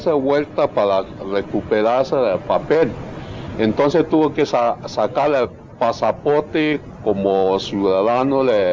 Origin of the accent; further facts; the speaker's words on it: Hong Kong; born there; Spanish is a second language; Sí, yo nací en Hong Kong.